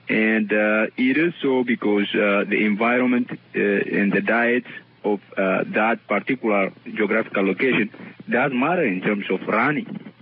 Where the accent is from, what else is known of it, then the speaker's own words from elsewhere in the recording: Ethiopia; English is a second language; I'm from Ethiopia myself